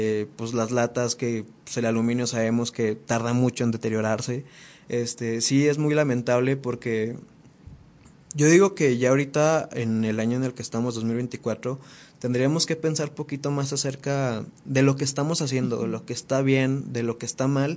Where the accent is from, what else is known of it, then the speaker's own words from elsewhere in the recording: Puentecilla, Durango, Mexico; todos los estuvimos llevando específicamente para mi pueblo, que se llama Puentecilla San Dimas Durango.